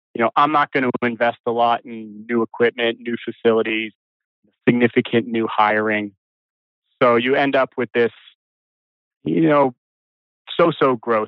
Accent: United States; now in Canada; As an American, I'm going to be a little careful about, you know, criticizing my my friend and neighbor here.

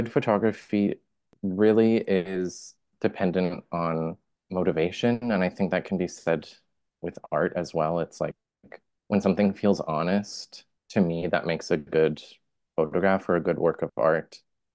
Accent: Vancouver, British Columbia, Canada; I was born and live in Vancouver, BC, in Canada, which is on the unceded ancestral territories of the Musqueam, Squamish, and Tsleil-Waututh First Nations.

